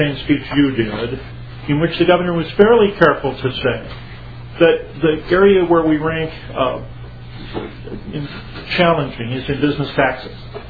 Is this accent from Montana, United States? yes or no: no; Burnsville, Minnesota, United States; From Burnsville in Dakota County, Mr. Chairman.